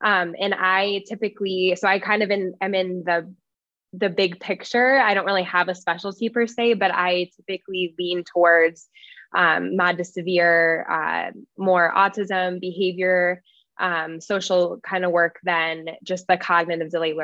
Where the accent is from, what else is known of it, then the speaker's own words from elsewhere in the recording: Chicago, Illinois, United States; And I grew up in Chicago actually, and there was a company called Aspire, and it was a company that I volunteered with.